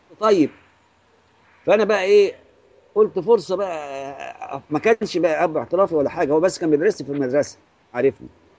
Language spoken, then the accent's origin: Arabic; Alexandria, Alexandria Governorate, Egypt; وبعدين ما انساش مرة عندنا في اسكندرية الترام دورين